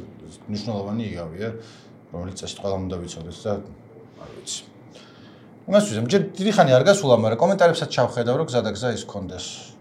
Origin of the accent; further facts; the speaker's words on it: Tbilisi, Georgia; ანუ მეც ხო ეგრე გავიზარდე რომ ჩვენთან აქ ვერაზე გარაჟების სახურავზე რო აძრებოდის თუთის ხე იყო ჩაი სახლის გვერდზე